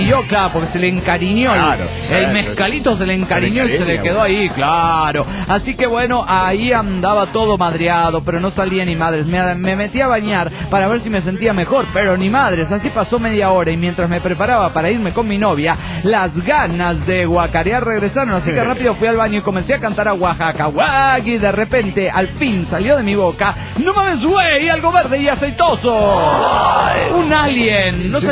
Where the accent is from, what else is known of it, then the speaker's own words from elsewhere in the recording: Ibarra, Imbabura, Ecuador; de Ibarra, Ecuador.